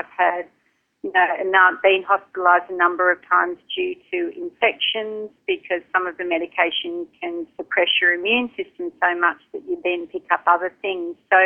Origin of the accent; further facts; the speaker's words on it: Melbourne, Victoria, Australia; on a beautiful beach in Melbourne, Australia, which is my home country.